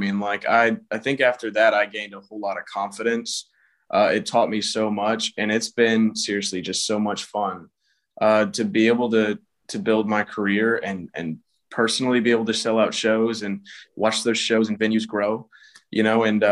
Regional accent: Atlanta, Georgia, United States; I'm from Atlanta, Georgia, actually.

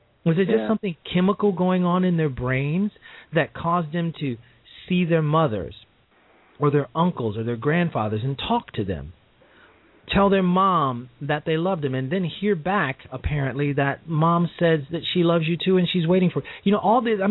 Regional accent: Chicago, Illinois, United States; we had the Reverend Jesse Jackson in my hometown of Chicago

